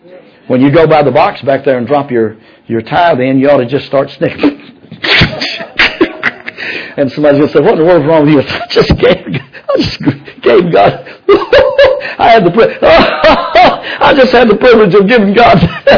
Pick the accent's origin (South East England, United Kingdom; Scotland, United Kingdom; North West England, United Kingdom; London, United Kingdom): Scotland, United Kingdom; because I'm a Scotsman